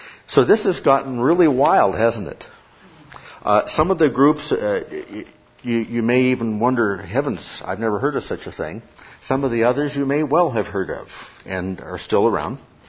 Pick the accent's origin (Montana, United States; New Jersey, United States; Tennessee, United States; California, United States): California, United States; Palo Alto; The church where I grew up in Palo Alto, just about a block down, has an AME Zion church.